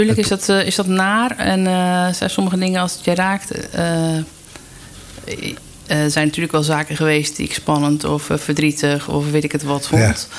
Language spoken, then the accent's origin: Dutch; Rotterdam, South Holland, Netherlands; En het leuke is, als Rotterdammer zou het misschien wel aan.